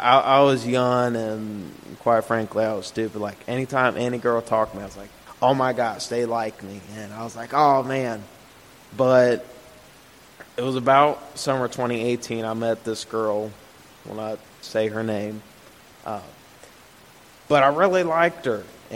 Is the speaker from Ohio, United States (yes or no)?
yes; Cheviot, Ohio, United States; I grew up in Cheviot for about 13 years. You know, religion wasn't really a big thing in our household. I did go to private school from 4th to 8th grade year, St. Al's in Bridgetown.